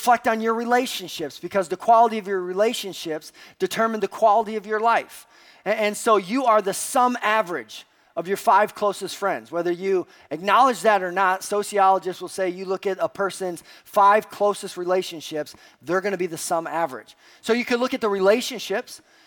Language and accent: English; Minneapolis, Minnesota, United States; We're from Minneapolis, and we are excited to be here